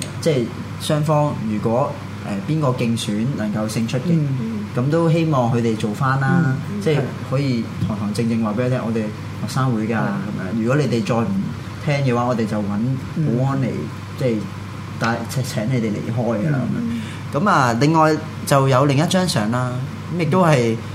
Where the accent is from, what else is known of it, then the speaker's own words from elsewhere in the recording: Hong Kong; 即係好似呢個港澳政府根本就唔係即係去顧及我哋香港人利益嘅